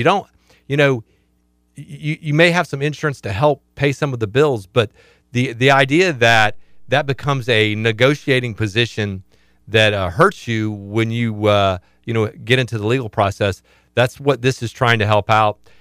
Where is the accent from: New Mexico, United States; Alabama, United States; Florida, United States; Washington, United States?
Florida, United States; Fort Pierce; I grew up in Fort Pierce.